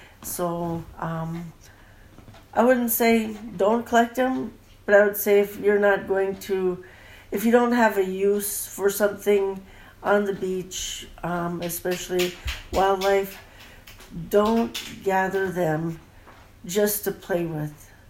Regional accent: Port Graham, Alaska, United States; now in Valdez, United States; I am from Port Graham originally. I was born and raised, but I'm currently living in Valdez.

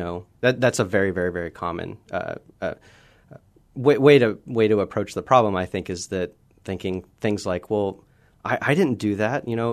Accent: Norman, Oklahoma, United States; You know, I grew up here in Norman, Oklahoma.

